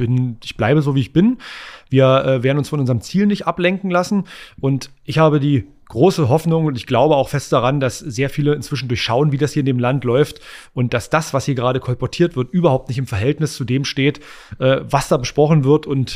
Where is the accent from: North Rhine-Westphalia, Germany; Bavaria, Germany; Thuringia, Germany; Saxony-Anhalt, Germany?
Saxony-Anhalt, Germany; Ich meine, ich komme aus Sachsen-Anhalt